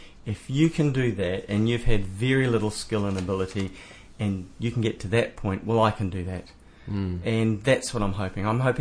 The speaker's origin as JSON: {"language": "English", "region": "Auckland", "country": "New Zealand", "tie": "born or raised there", "said": "From a guy born and bred in Auckland to being down here and almost being self-sustaining."}